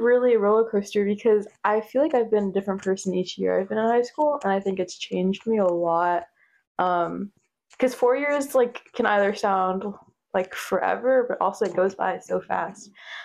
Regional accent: Florida, United States; I'm going to the University of Florida, which is in my hometown.

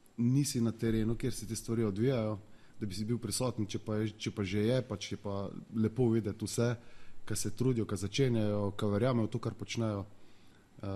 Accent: Idrija, Gorizia, Slovenia; ker smo iz Idrije

